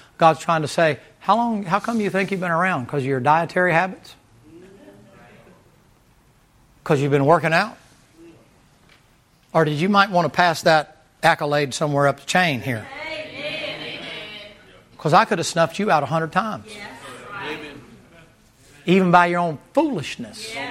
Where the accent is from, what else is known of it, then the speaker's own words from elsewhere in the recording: the South, United States; Self-made. Southerners bad about that. I'm a Southerner. I can talk about Southerners.